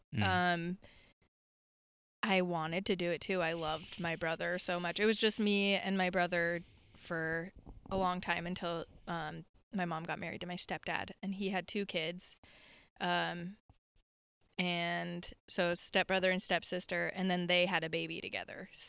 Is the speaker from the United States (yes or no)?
yes; Phoenix, Arizona, United States; now in Portland, United States; Okay. Journey started in Phoenix, Arizona.